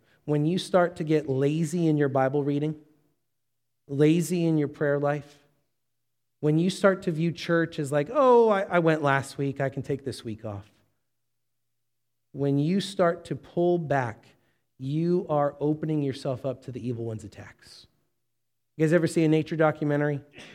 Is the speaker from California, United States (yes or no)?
yes; Santa Clarita, California, United States; now in Kansas, United States; Now, I grew up in Santa Clarita. I was born in L.A., grew up in Santa Clarita. I didn't have much experience with agriculture, but I have spent the last 9 years in Kansas. And I've not lived on a farm